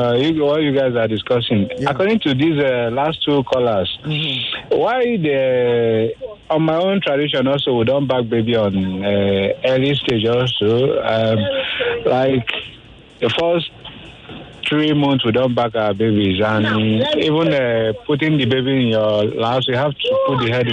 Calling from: Ikoyi, Lagos, Nigeria; I'm calling from Ikoyi.

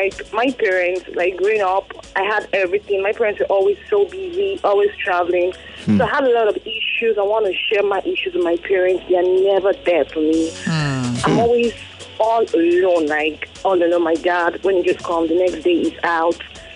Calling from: Lekki, Lagos, Nigeria; I'm calling from Lekki.

